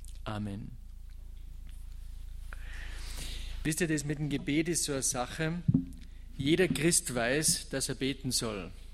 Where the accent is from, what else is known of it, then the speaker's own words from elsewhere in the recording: Schladming, Styria, Austria; bin aus Österreich. Nähe von Salzburg, Schladming heißt die, so eine Bergstadt. Wir leben vom Skifahren mehr oder weniger bei uns. Und ich bin da geboren und aufgewachsen